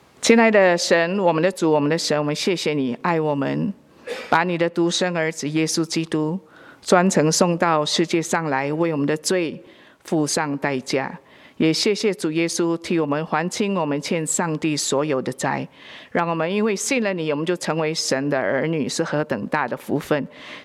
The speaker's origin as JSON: {"language": "Chinese", "country": "Philippines", "tie": "born or raised there", "said": "而且呢，这个中文还是有限公司，因为不是台湾长大的嘛，我是菲律宾长大的，又不是一个神学家"}